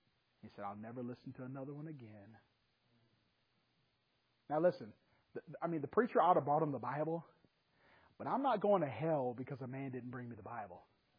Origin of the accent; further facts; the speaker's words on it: Gary, Indiana, United States; born there; I was born in Minnehaha, Gary, Indiana. It was the murder capital of the United States at that time.